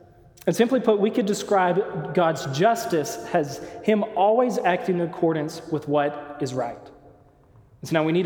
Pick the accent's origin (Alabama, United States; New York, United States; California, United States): Alabama, United States; moved away as an adult; As you may know, I'm from Alabama, and 2 years ago accepted an offer to go to grad school out here at the School of Mines.